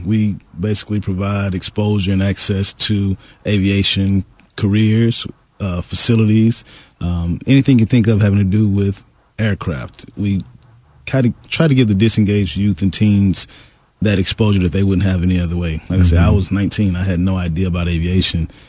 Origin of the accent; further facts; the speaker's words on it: Houston, Texas, United States; I grew up, like I said, I grew up in Fifth Ward. I played basketball.